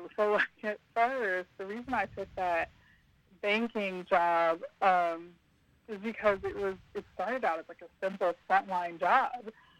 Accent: Houston, Texas, United States; also born or lived in Dallas; now in Tyler, United States; I am. I grew up in Houston. I lived in Dallas. So Houston half my life, Dallas half my life, and I've been here in Tyler.

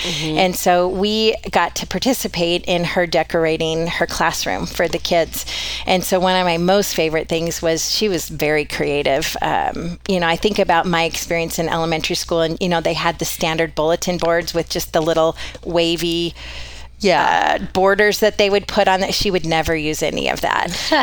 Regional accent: Idaho, United States; I am a local. Back in January 69, I was born at Kootenai Memorial Hospital, what it was called back in the day.

